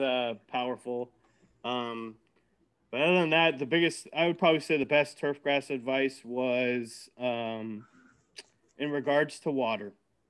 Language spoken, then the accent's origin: English; Washington, United States; now in California, United States; I grew up in Washington, Columbia Basin. So for me, ducks, geese, pheasants.